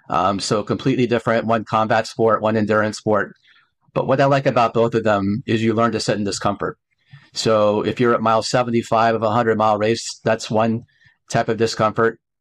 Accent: Georgia, United States; So I'm American, grew up in the state of Georgia in the southern United States, outside of Atlanta.

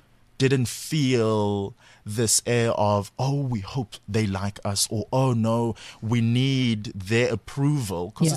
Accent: Durban, KwaZulu-Natal, South Africa; So we grew up calling my father tata, even though growing up in Durban, it's like, who?

